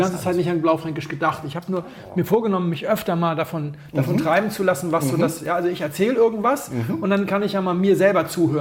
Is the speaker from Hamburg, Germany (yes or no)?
yes; Hamburg, Germany; und ich bin ja als Hamburger nicht unbedingt so früh eingestiegen in den Wein.